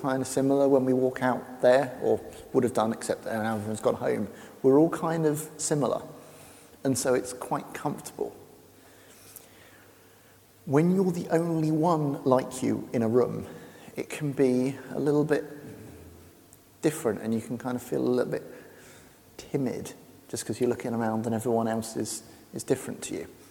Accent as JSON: {"language": "English", "region": "England", "country": "United Kingdom", "said": "Yeah, I know I'm the English guy."}